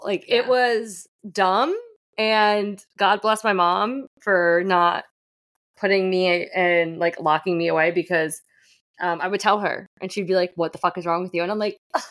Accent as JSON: {"language": "English", "town": "Fairfield", "country": "United States", "tie": "born or raised there", "said": "because Fairfield has like something against sidewalks. Like there's hardly any sidewalks in my hometown."}